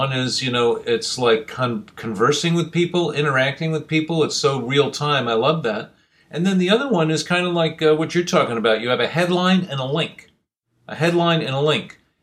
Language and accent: English; New York, United States; I grew up in New York, and one thing that you get pretty used to in New York is something called the publicity stunt.